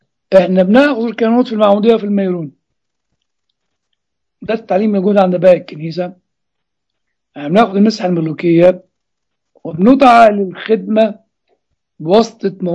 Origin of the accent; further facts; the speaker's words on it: Egypt; طبعا احنا شفنا في الخدمة الكنسية بالذات عندنا في مصر